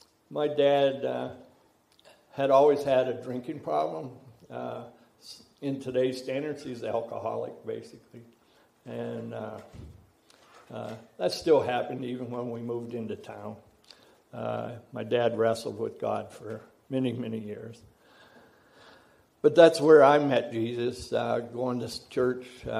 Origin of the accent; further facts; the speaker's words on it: Ridgway, Pennsylvania, United States; born there; I was born in Ridgeway, Pennsylvania. It's up in the mountains, down, if anybody knows where Olean is, it's just a little bit south of Olean in the Allegheny Mountains. Shortly after I was born, we moved from the Ridgeway area to a coal mining village.